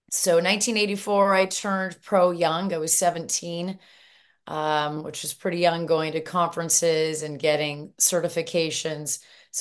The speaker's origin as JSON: {"language": "English", "town": "Calgary", "region": "Alberta", "country": "Canada", "said": "I'm originally from Calgary."}